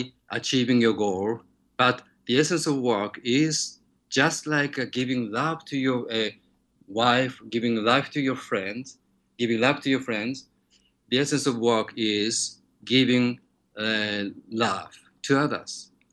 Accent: Japan; So of course I'm from Japan

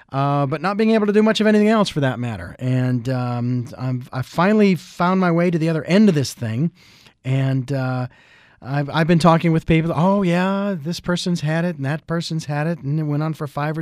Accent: Phoenix, Arizona, United States; as I've mentioned before, I'm from Phoenix, Arizona, and all I had was hot.

